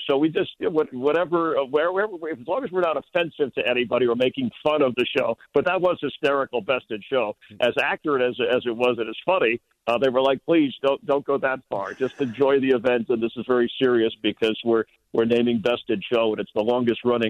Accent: Florida, United States; growing up in Florida before there was their own team and had to watch baseball on a superstation or the game of the week

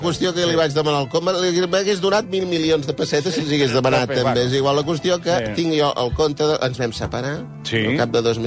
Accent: Catalonia, Spain; No, que sóc català, hòstia.

